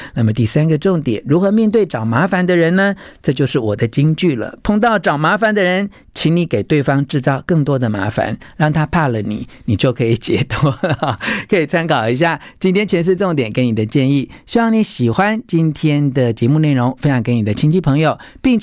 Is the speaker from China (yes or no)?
no; Taiwan; 就我们台湾话就软土生绝了哈